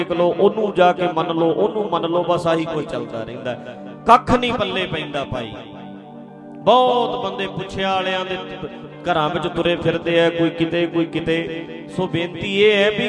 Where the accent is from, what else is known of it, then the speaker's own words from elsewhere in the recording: Punjab, India; ਮੇਰਾ ਪਿੰਡ ਨਾਲ ਹੀ ਹੈ ਇੱਥੇ ਢੱਡਰੀਆਂ ਤੇ ਬਿਲਕੁਲ ਗੁਆਂਢ ਚ ਤੁਹਾਡੇ ਬਿਲਕੁਲ ਨਾਲ ਆ